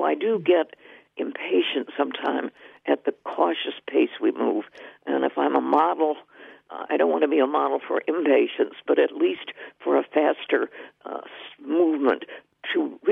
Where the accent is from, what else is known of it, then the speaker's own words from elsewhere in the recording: Midwest, United States; I'm from the Midwest.